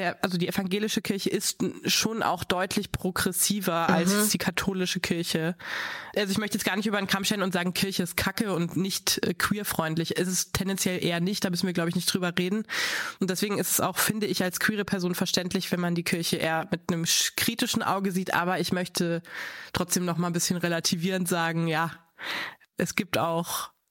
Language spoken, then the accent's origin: German; Bavaria, Germany; ich komme halt aus Bayern, wie du auch. Und eigentlich komme ich aus einer sehr progressiven Familie. Wir haben eigentlich, wir sind auch überhaupt nicht gläubig